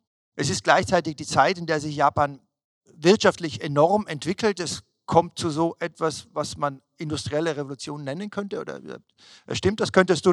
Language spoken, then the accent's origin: German; Tyrol, Austria; das mich als Tiroler natürlich auch berührt